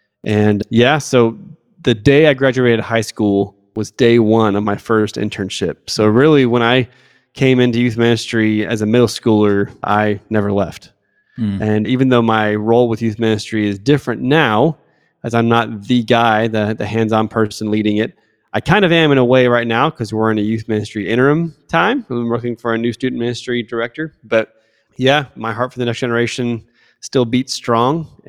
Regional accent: Phoenix, Arizona, United States; So I grew up in Phoenix, Arizona. I was part of a big Southern Baptist church.

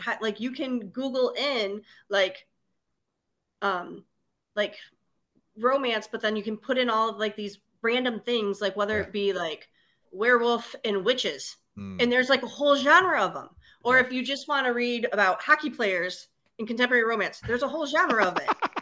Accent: Toledo, Ohio, United States; I grew up in East Toledo, and there was the East Side Boys and Girls Club.

